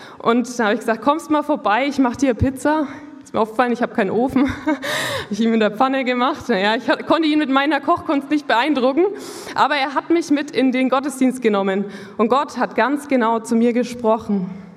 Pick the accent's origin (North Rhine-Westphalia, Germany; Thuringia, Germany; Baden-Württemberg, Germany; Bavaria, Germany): Bavaria, Germany; Neuenmarkt; now in Nuremberg, Germany; Ich komme hier aus der Gegend, aus Neuenmarkt und lebe gerade in Nürnberg mit meinem Mann